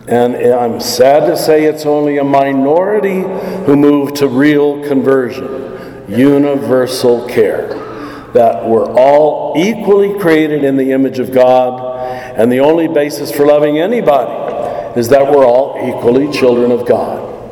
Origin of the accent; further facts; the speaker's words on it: Kansas, United States; I grew up in Kansas where we Catholics thought we were the only ones that God loved